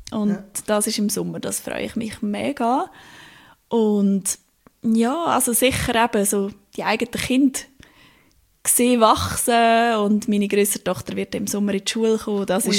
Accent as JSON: {"language": "German", "region": "Lucerne", "country": "Switzerland", "tie": "born or raised there", "said": "Also ich bin in der Stadt aufgewachsen und habe nachher auch in der Stadt in einer WG gewohnt. Wobei der Ort, wo ich aufgewachsen bin, Wesmeli, ist so ein kleines Quartier, das auch fast ein bisschen dörflich ist."}